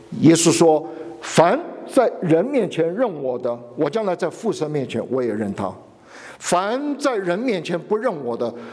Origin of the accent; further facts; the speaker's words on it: Taiwan; also born or lived in United States; 我请问，我从台湾来，台湾多少？